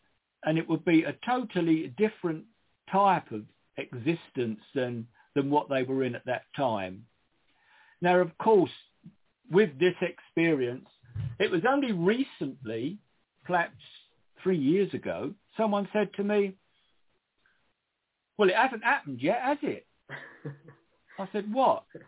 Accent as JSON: {"language": "English", "town": "Stratford", "region": "London", "country": "United Kingdom", "tie": "born or raised there", "accent": "Cockney", "moved": "yes", "said": "I was born in the East End of London, in Stratford. So I'm a Cockney, as some of you may notice in my accent, which is never gone, even though I left there a long while ago. Well, we lived in a very small terraced house"}